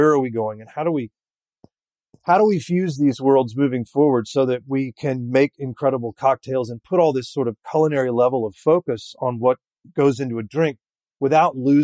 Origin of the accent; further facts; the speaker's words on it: Louisiana, United States; Well, I'm doing a Sazerac piece because I'm from Louisiana, so I wanted to focus on that just purely because it's kind of a hometown cocktail.